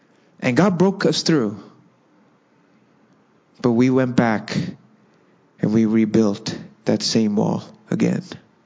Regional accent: Saudi Arabia; When I was a kid growing up in Saudi Arabia

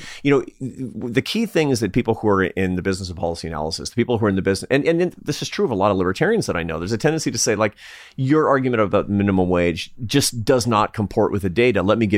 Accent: Seattle, Washington, United States; I'm from Seattle, man. I'm just a hippie in my heart.

